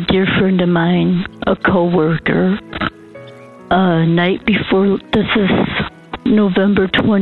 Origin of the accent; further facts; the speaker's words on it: Van, Texas, United States; I'm from Van, Texas.